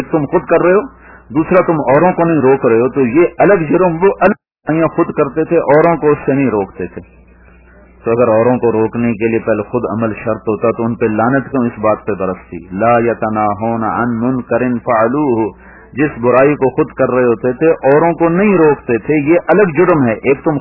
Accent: Kabirwala, Punjab, Pakistan; زبان سے ہمارے علاقے کے الگ تھے, میرا علاقہ ملتان کبیر والا تھا

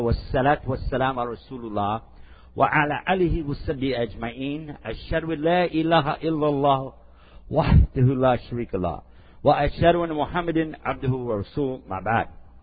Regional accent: Virginia, United States; Today we're broadcasting almost live all the way from my home state of Virginia where I live now.

